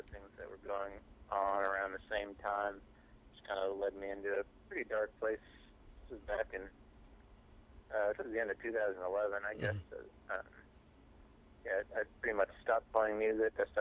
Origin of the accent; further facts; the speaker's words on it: Wisconsin, United States; moved away as an adult; I grew up in Wisconsin, and I moved out to Boston with the guys I was playing music with after high school.